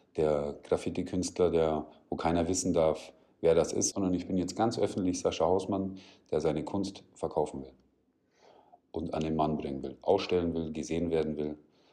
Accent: Munich, Bavaria, Germany; born there; ich bin gebürtiger Münchner, man kann es noch sagen.

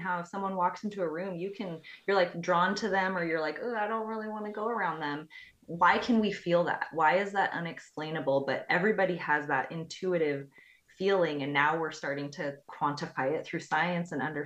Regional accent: Hillyard, Washington, United States; I grew up in Hilliard. I went to Rogers. Hilliard is just, I love it. It's also one of the poorest communities in Washington

